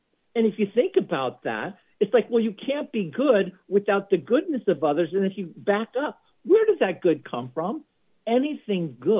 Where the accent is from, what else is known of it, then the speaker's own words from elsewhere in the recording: San Francisco, California, United States; now in Philadelphia, United States; I'm a big football fan growing up in San Francisco originally, and then moving here to Philadelphia.